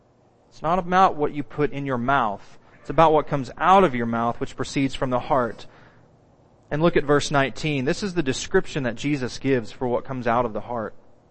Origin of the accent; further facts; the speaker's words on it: Oklahoma, United States; I grew up in Oklahoma in the buckle of the Bible Belt. So I know exactly what external religion looks like.